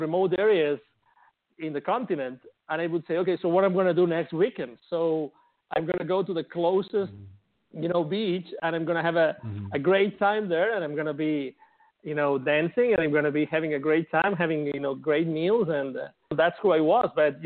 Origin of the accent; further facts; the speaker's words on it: Barcelona, Catalonia, Spain; English is a second language; moved away as an adult; also born or lived in Mexico City; So although I am originally from Barcelona, as you said in the introduction, I was already in 2001. I moved from Europe to the Americas, actually to Latin America. So I was in Mexico City.